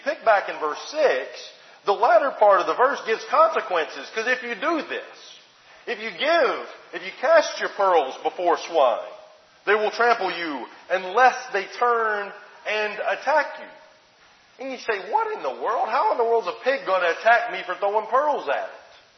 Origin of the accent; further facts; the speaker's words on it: Alabama, United States; I grew up in Alabama, so like I have been to a pig farm.